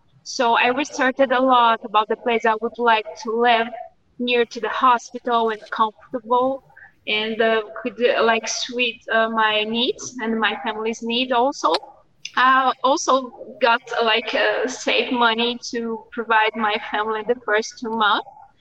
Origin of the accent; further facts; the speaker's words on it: Brazil; English is a second language; moved away as an adult; now in North Dakota, United States; I'm from Brazil. I am a nurse for over 13 years, and I have arrived in the U.S. It has like less than 2 weeks.